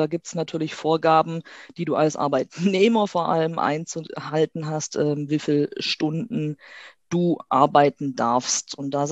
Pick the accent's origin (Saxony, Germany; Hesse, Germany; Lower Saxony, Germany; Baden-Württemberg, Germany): Baden-Württemberg, Germany; Stuttgart; Also, ich meine, wie gesagt, ich komme aus Stuttgart.